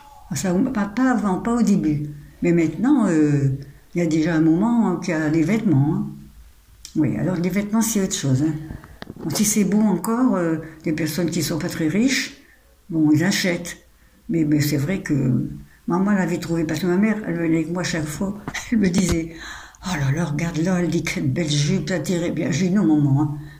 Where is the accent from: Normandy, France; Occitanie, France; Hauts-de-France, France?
Hauts-de-France, France; Lille; Moi je suis née à Lille, hein. Je suis une pure lilloise, hein. Dans le centre de Lille.